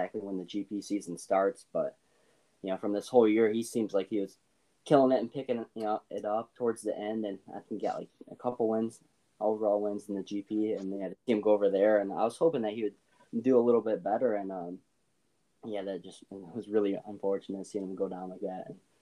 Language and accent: English; Michigan, United States; I know a lot of people in Canada, and I'm from Michigan, and a lot of people around here know who he is